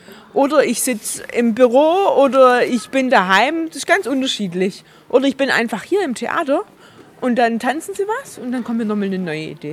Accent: Baden-Württemberg, Germany; accent: Swabian; Also ich spreche zurzeit, also ich schwätze schon Schwäbisch, aber nicht so breit, wie ich als … Schwäbisch schwätze.

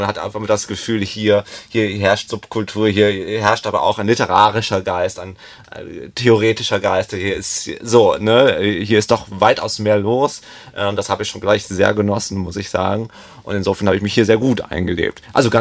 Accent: Memmingen, Bavaria, Germany; Also ich muss sagen, ich komme aus Memmingen. Ich war davor 3 Jahre in Memmingen. Das ist doch durchaus eine kleinere Stadt.

